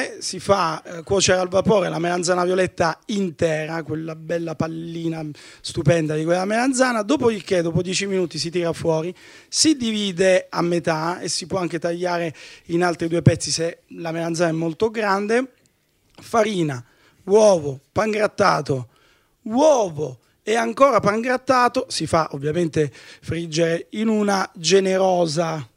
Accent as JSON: {"language": "Italian", "region": "Sicily", "country": "Italy", "said": "non so se si è sentito, sono siciliano, si è avvertito forse un po' dall'accento"}